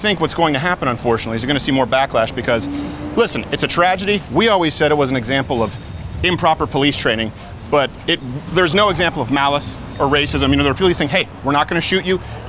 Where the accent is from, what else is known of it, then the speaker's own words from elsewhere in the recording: Michigan, United States; For example, you know, my home state of Michigan, right?